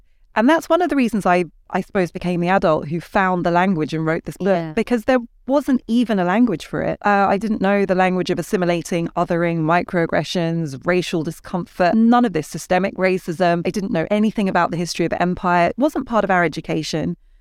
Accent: Ghana; So in the Ghanaian worldview, I am a Ghanaian because my mum's a Ghanaian.

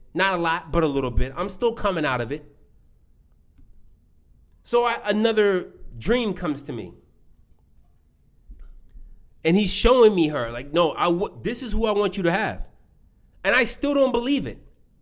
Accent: La Plata, Maryland, United States; So we both grew up in Maryland. I grew up in La Plata.

